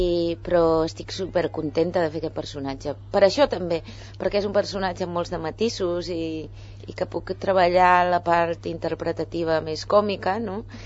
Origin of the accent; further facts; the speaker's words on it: Catalonia, Spain; now in Madrid, Spain; hi ha molta gent que es pensa, no sap que sóc catalana.